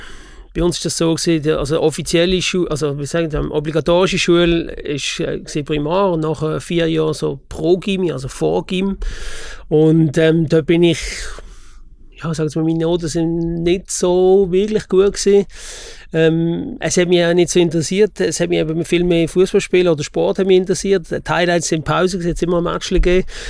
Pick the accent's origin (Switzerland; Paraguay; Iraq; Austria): Switzerland; Basel; Region Basel aufgewachsen.